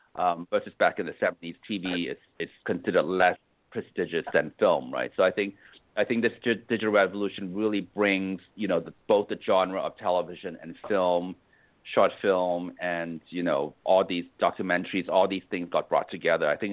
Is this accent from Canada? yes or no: yes; Canada; also born or lived in United States; and I'm Canadian also. So I'm Canadian and American.